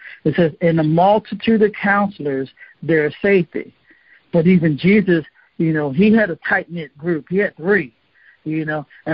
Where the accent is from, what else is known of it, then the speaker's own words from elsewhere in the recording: Baltimore, Maryland, United States; now in Houston, United States; I grew up in Baltimore, spent time in the military, got out the military, in ministry since that time.